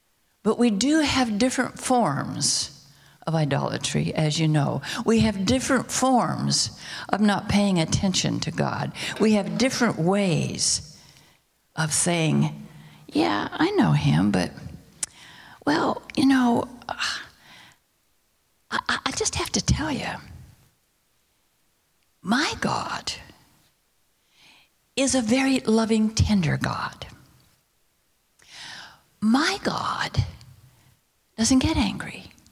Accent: Amboy, Washington, United States; When I was growing up in Amboy, Washington, a church that my dad served as a Methodist pastor, small little rural churches

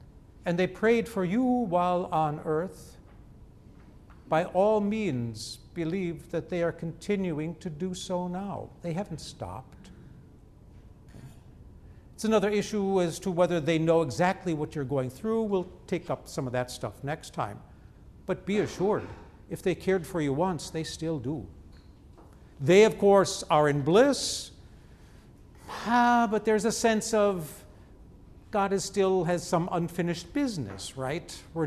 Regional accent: Sheboygan, Wisconsin, United States; I grew up in Sheboygan, Wisconsin, very Lutheran county. I grew up in a congregation of 3,200 members.

